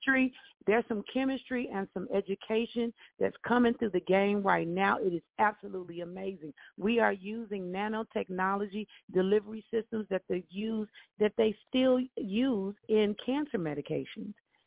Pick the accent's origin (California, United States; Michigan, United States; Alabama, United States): Alabama, United States; Tuskegee; I feel a couple of ways about that because I'm from Alabama. And when I grew up, my mother, I'm from Tuskegee